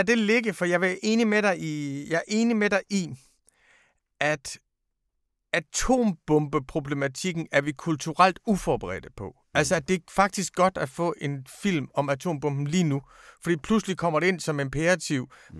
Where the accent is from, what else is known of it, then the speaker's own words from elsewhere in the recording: Jutland, Denmark; omkring 50, begge to ledere for medieorganisationer, født og opvokset i Jylland.